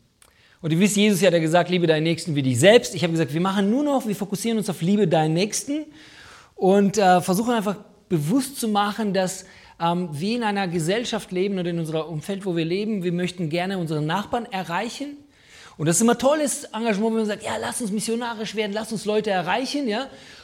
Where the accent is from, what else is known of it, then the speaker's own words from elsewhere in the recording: Weilerswist, North Rhine-Westphalia, Germany; ich komme aus Weilerswist